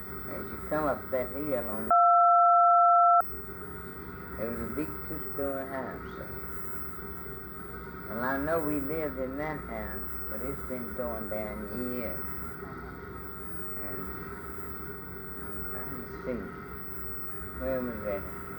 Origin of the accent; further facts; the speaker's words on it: United States; born there; I was born out in Cherokee County.